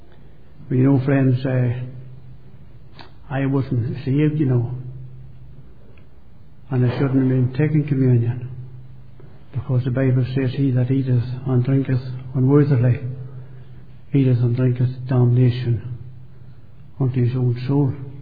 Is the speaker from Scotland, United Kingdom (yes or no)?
no; Newtownhamilton, Northern Ireland, United Kingdom; born there; I was born up there in Newton Hamilton, the townland of Tullyvallen. I was there about 3.5 miles or thereabouts from the South Armagh border. And it was there that I was born into a home of 3 girls and 4 girls. and three boys and myself